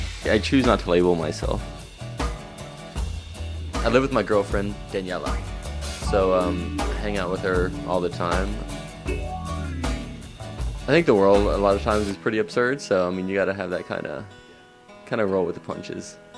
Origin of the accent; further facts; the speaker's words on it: Austin, Texas, United States; I was born in Austin, grew up at a daycare center.